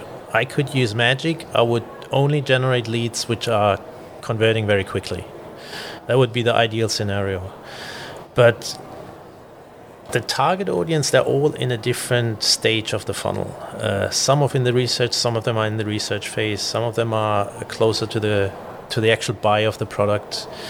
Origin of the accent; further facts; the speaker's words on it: Germany; because I'm originally from Germany, they reached out to me and was like, look, does that sound right to you?